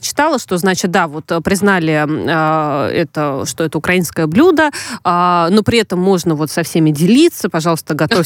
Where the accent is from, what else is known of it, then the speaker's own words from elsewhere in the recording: Saratov, Saratov Oblast, Russia; О, а я из Саратова, я ей привет передаю.